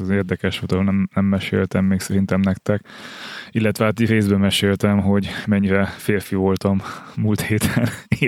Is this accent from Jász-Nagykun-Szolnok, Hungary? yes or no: no; Budapest, Hungary; És hát ezt törzsgyökeres pestiként nehéz megcsinálni